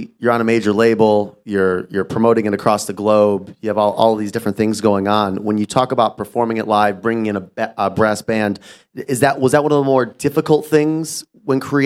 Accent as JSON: {"language": "English", "region": "England", "country": "United Kingdom", "said": "I'm somebody from England"}